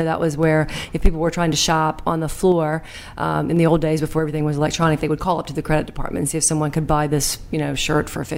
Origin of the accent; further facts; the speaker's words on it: Macon, Georgia, United States; Macon, Georgia.